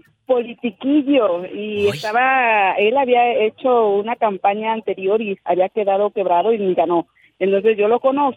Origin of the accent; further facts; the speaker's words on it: Tehuacán, Puebla, Mexico; Bueno, yo soy de Tehuacán, pero él era de otro municipio que se llama Tlacotepec.